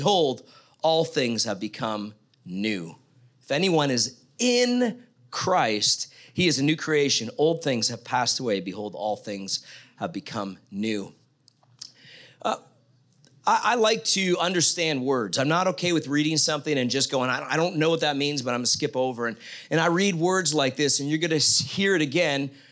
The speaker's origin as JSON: {"language": "English", "country": "Canada", "lives_now": "Mexico", "said": "which means that my Canadian, all that goes with being Canadian doesn't, I don't have legal authority there."}